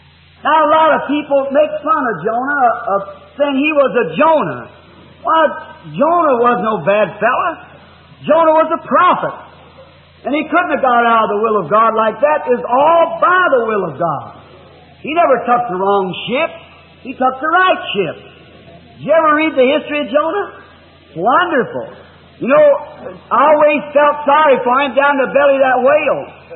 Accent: the South, United States; I'm a Southerner. I'm slow, and I just can't think of it too fast.

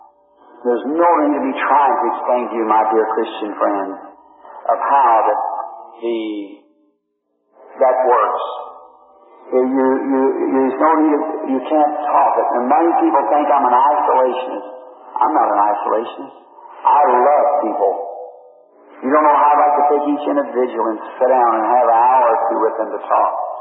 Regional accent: United States; born there; I'm an American. I was born here in America.

